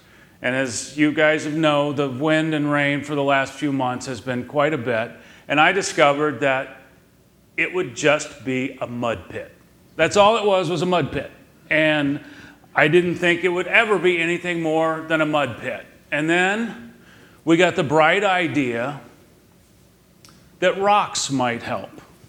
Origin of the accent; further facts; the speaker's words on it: Colleyville, Texas, United States; I grew up in Colleyville when Colleyville was still country and not a suburb